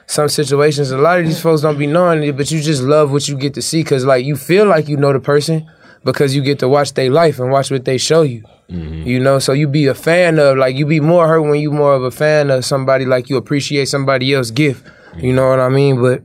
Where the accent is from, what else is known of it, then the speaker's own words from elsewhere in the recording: Compton, California, United States; I'm from Compton.